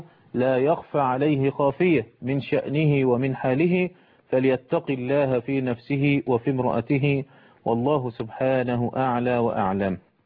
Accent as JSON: {"language": "Arabic", "country": "Egypt", "said": "في مصر عندنا في مصر قانون الأحوال الشخصية بيأخذ بمذهب ابن تيمية في هذه المسألة"}